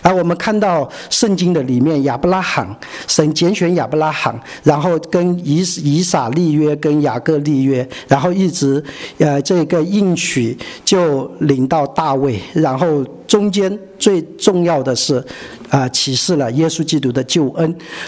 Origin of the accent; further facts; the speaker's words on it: Northern Myanmar, Myanmar; 我其实我们从小就在缅北长大